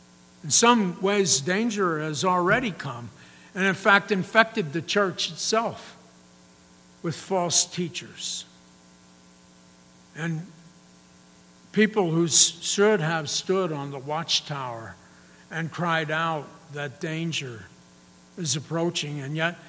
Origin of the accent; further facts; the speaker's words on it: Missouri, United States; because we're from Missouri, and in Missouri, you get a portion of the crop.